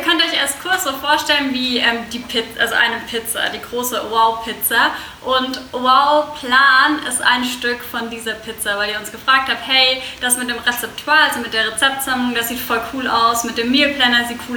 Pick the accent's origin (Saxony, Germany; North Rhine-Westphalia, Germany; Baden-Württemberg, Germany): Baden-Württemberg, Germany; Ich bin ja gebürtige Schwäbin.